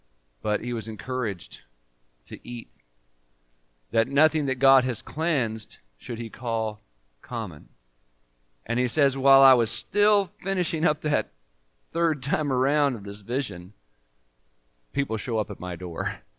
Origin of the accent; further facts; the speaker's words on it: Los Angeles, California, United States; Now, for me, I grew up in California, Los Angeles.